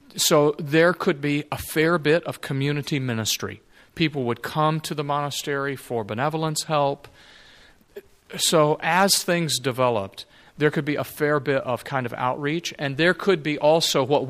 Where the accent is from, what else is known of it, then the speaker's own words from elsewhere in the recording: Texas, United States; I mean, I am a Texan. What is the Alamo?